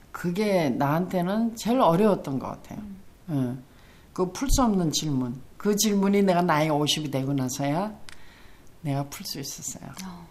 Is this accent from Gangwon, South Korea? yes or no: yes; Gangneung, Gangwon, South Korea; 강원도 강릉이에요. 경포대 바닷가 물에서 매일 놀고.